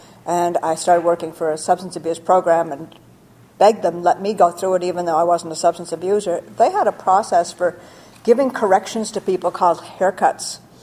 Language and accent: English; Montreal, Quebec, Canada; I come from Montreal originally